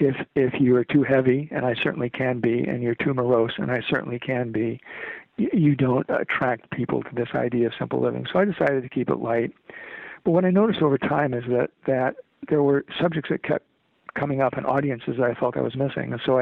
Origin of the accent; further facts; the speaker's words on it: California, United States; it's not because I'm a screwball from California, which I am